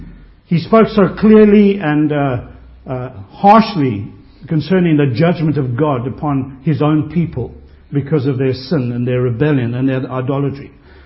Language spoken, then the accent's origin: English; South Africa; I grew up in South Africa in the 70s. I became a Christian